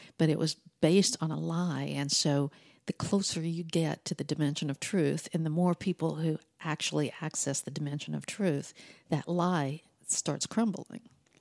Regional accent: California, United States; I'm from California, and I'm a dreamer.

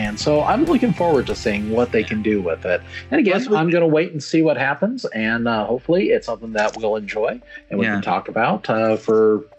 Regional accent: Idaho, United States; which is all about my home state of Idaho.

